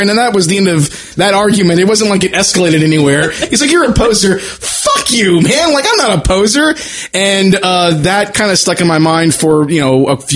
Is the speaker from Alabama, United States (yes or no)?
no; San Antonio, Texas, United States; I was from San Antonio.